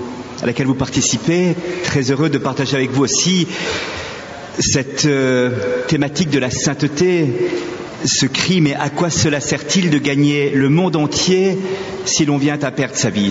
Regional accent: Switzerland; Je viens de Suisse

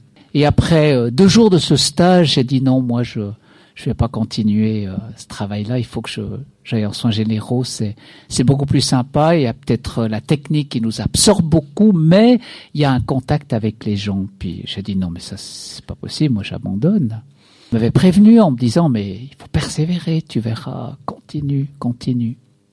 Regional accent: Switzerland; Chez nous en Suisse, c'est permis des associations

